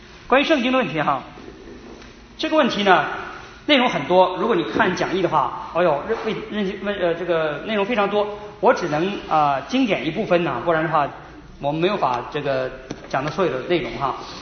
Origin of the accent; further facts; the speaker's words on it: China; 我们中国人